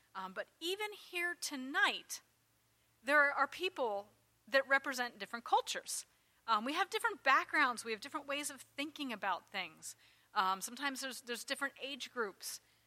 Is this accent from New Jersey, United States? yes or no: no; Pennsylvania, United States; now in Snyder County, United States; I grew up in Lancaster County, and you think, well, it's 100 miles away. You know, how different could the culture be? Came up here to Snyder County